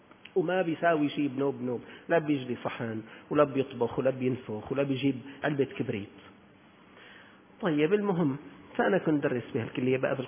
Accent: Syria

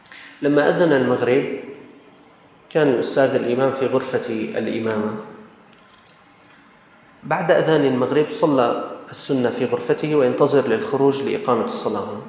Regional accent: Syria; كان عندنا في الشام وقف يسمى وقف الإقضامي، كل طالب رايح المدرسة يعطوه كمشة إقضامي

